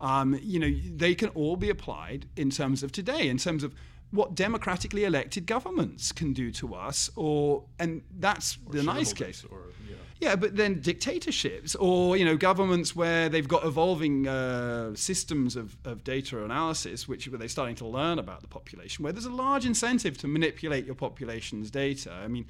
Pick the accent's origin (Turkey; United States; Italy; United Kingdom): United Kingdom; England; as an Englishman, I view them as sort of Englishmen living in New England in the late 18th century